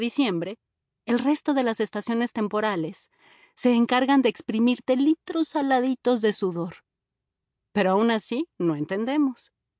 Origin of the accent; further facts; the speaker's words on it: Monterrey, Nuevo León, Mexico; moved away as an adult; soy más bien como la hija bastarda de la cultura de calidad de mi tierra linda y sultana y que lleva por nombre, sí señor, Ciudad de Monterrey.